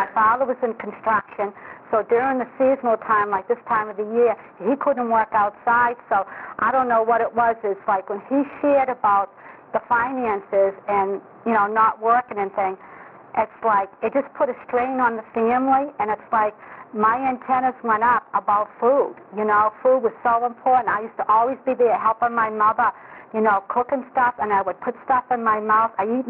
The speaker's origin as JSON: {"language": "English", "town": "Revere", "region": "Massachusetts", "country": "United States", "said": "I'm from Revere."}